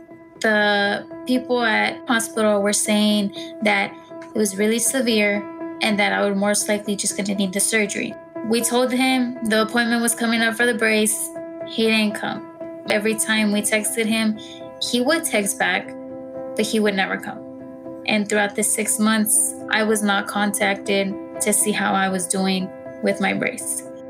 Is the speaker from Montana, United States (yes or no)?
no; Dallas, Texas, United States; I'm 17 and I'm from Dallas, Texas.